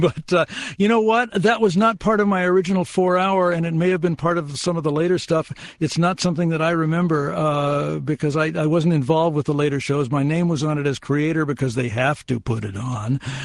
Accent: Arkansas, United States; born there; I was born in Arkansas, so we're nearby there.

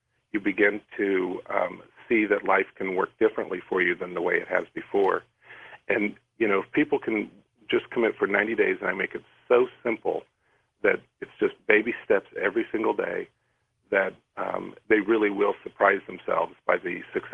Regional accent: Nebraska, United States; I was one of those people growing up in Nebraska.

